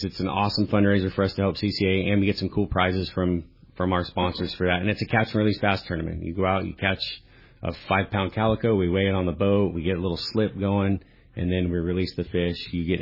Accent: San Clemente, California, United States; I grew up in San Clemente, you know, seeing that thing open up and dump out.

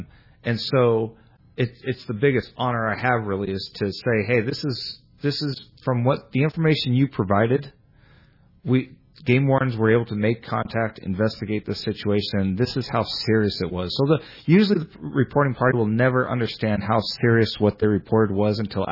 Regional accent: San Francisco, California, United States; But, you know, I know that I grew up in San Francisco and fished Ocean Beach for stripers and went out on charter boats in order to catch salmon with my dad.

